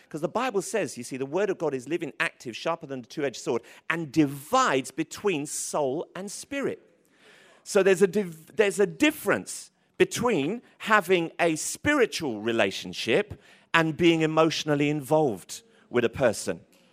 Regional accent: Tottenham, London, United Kingdom; I'm from Tottenham, bruv. We don't see colour. I don't know where you're from, but, you know, my hood, we don't see colour.

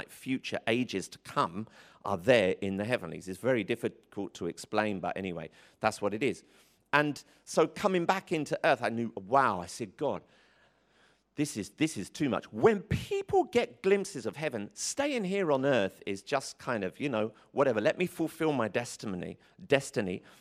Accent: United Kingdom; I'm British, you know?

